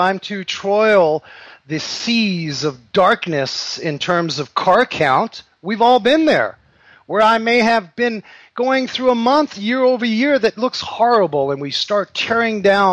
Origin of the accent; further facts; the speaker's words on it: New York City, New York, United States; I grew up in New York City in Harlem in a drug-infested heroin neighborhood